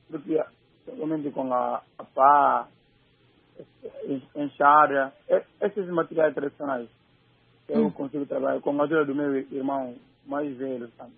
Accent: Gabú, Guinea-Bissau; now in Bissau, Guinea-Bissau; sempre eu costumo ir lá na minha vila, na região de Gabo, concretamente no setor de Chique

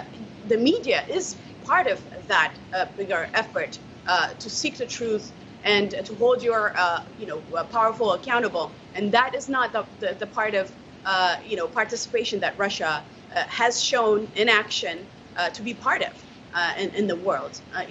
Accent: Eritrea; And one country, Eritrea, with full disclosure, which happens to be my home country, voted against the resolution.

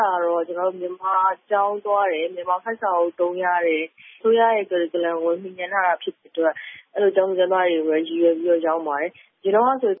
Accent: Yangon, Yangon Region, Myanmar; ကျွန်တော်ဆိုရန်ကုန်မှာပဲမွေးရန်ကုန်မှာပဲကြီး

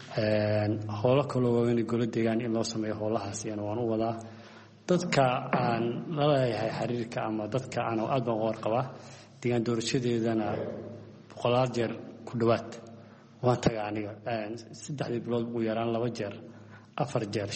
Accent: Kismayo, Lower Juba, Somalia; Jubbaland waxaan ka soo jeedaa Kismaayo

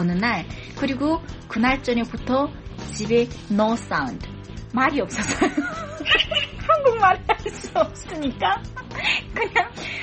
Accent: North Korea; moved away as an adult; 저희가 탈북을 20대 후반쯤에 탈북을 했고

